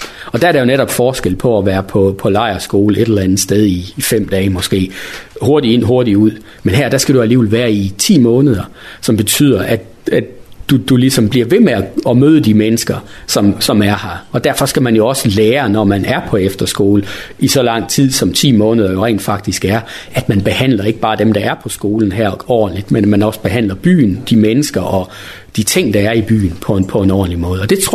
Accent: Herning, Central Denmark Region, Denmark; nu kommer jeg fra Herning, før jeg flyttede herop, der boede jeg dernede, og det er jo sådan en by med 50.000 indbyggere.

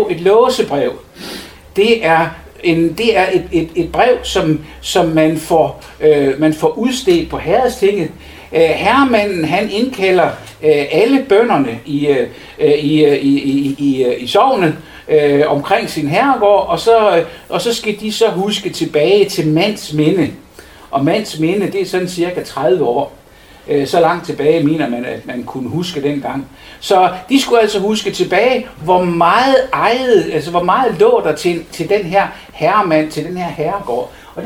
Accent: North Denmark Region, Denmark; jeg er fra Nørrejylland, specielt fra Vendsyssel

